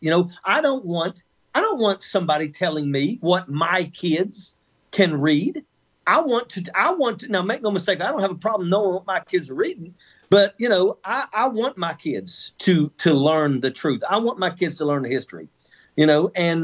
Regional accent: West Virginia, United States; I grew up in West Virginia.

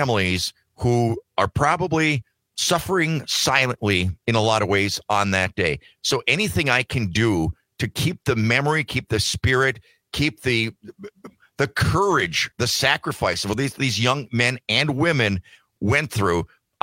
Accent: Michigan, United States; we had one young man from my hometown up in a little town in Upper Michigan that died in Vietnam.

